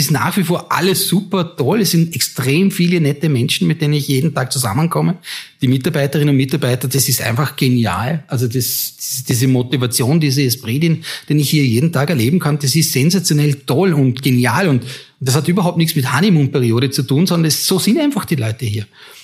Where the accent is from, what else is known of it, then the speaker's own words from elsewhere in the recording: Vorarlberg, Austria; Aber für mich war Vorarlberg immer Teil meiner Heimat. Das war für mich immer zu Hause.